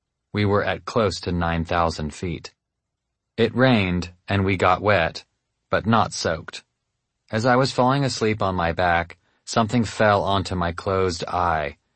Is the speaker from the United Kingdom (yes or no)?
no; United States; As an American, my assumptions about Mexico were formed in ignorance.